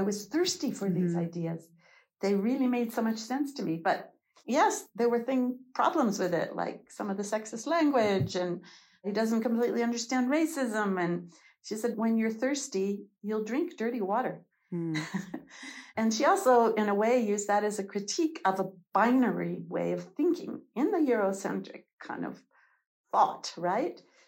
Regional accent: Toronto, Ontario, Canada; Paulo Freire was in Toronto, in my hometown, offering a course at the Ontario Institute for Studies and Education.

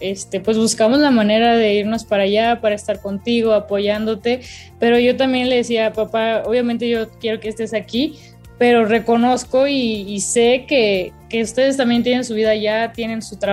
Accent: Los Cabos, Baja California Sur, Mexico; now in Mexico City, Mexico; desde que me vine a la Ciudad de México vivo sola. Mis papás se quedaron en Los Cabos, de donde soy

